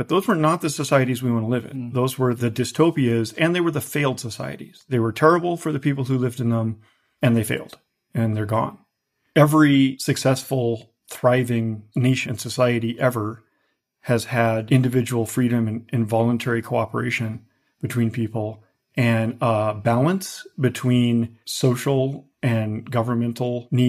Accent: United States; I'm an American patriot, so you'll find me speaking from a real like American exceptionalism point of view.

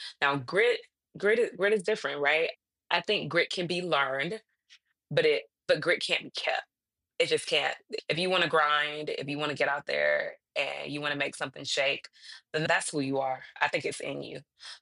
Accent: Houston, Texas, United States; from Houston.

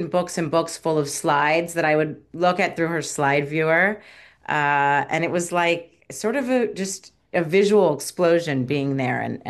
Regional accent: Dallas, Texas, United States; moved away as an adult; also born or lived in New York; now in Los Angeles, United States; So I grew up in Dallas. I went to college in New York and then was, you know, landed in New York for about 13 years and then came to LA.

